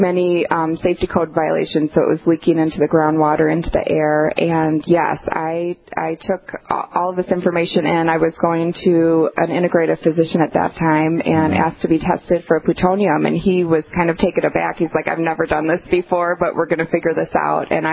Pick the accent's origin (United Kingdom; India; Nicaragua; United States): United States; Colorado; So I grew up with my older sister, Sheila, and my dad, and we grew up outside of in Colorado, outside of Denver, Boulder area.